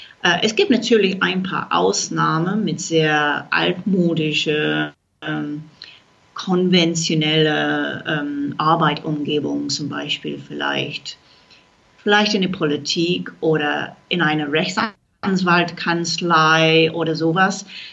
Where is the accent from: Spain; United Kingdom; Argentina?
United Kingdom; German is a second language; das ist für mich als Britin irgendwie schwierig.